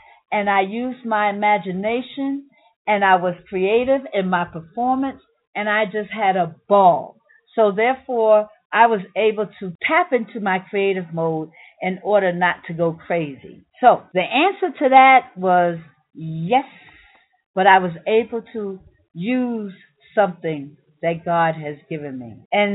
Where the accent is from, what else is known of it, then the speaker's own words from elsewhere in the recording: New York City, New York, United States; in me growing up in Harlem. As a child, I suffered with asthma.